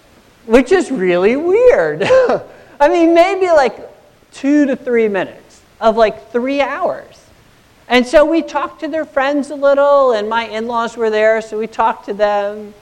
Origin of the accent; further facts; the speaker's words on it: New Jersey, United States; now in Pittsburgh, United States; I'm from New Jersey. But we haven't lived in Pittsburgh ever.